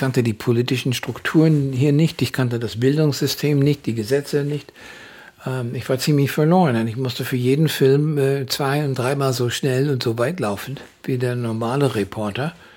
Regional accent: United States; ich bin Amerikaner und ich möchte auch an diesem Prozess teilnehmen

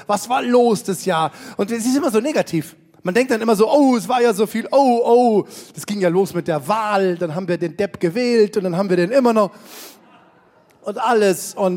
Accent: Bavaria, Germany; gerade in meinem Heimatbundesland Bayern

